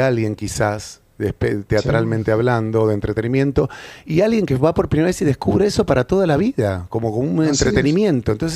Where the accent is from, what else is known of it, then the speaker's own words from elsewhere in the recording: Argentina; la ceremonia teatral que tenemos como los argentinos